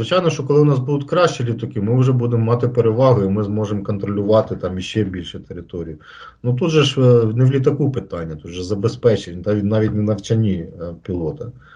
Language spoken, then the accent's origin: Ukrainian; Luhansk, Luhansk Oblast, Ukraine; born there; Я народився в Луганську.